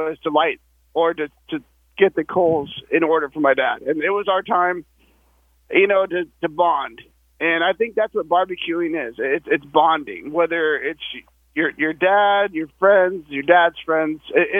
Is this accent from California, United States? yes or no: yes; Sacramento, California, United States; I'm born and raised in Sacramento.